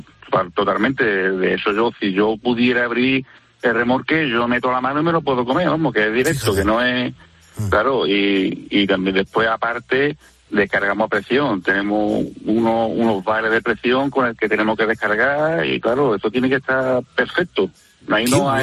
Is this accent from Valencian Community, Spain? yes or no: no; San Fernando, Andalusia, Spain; yo salí de Cádiz, yo soy de San Fernando y mi empresa está en Cádiz.